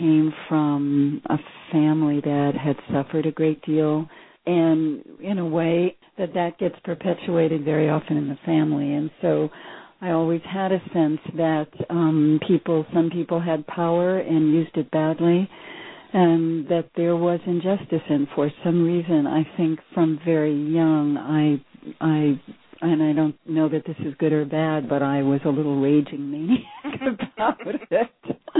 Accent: New York City, New York, United States; It's an interesting thing for me, because I came from New York City, and the idea of owning anything, but, you know, your jeans and your shoes

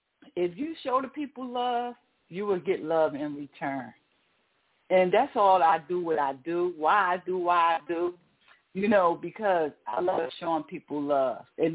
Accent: Newark, New Jersey, United States; born and raised in Newark, New Jersey.

